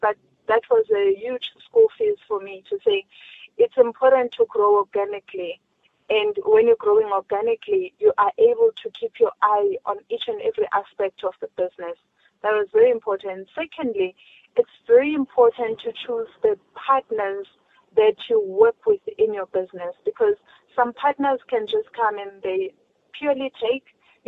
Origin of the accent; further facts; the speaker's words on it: South Africa; as a South African, as a black child